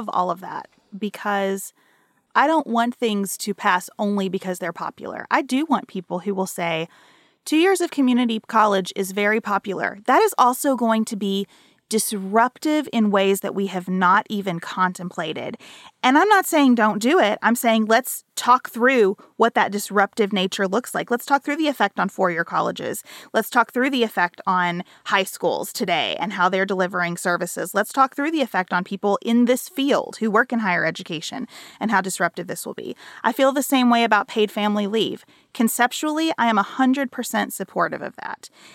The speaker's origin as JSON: {"language": "English", "country": "United States", "said": "Because as an American, again, I don't believe we're in an autocracy."}